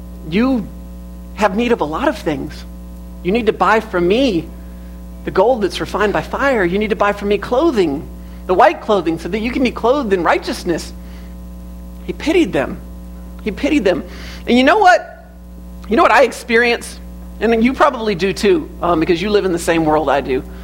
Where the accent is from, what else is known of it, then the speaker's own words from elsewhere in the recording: Georgia, United States; so I grew up in Georgia, Leanne grew up in Alabama, that's even more country, right?